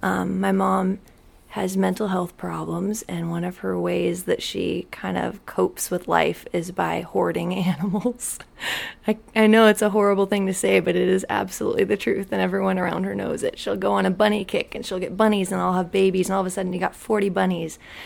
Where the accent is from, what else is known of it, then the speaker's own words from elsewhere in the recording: Washington, United States; Okay, well, I grew up in Washington State on a quirky little farm. It's 10 acres, and it's bright blue, and it's right on the state highway.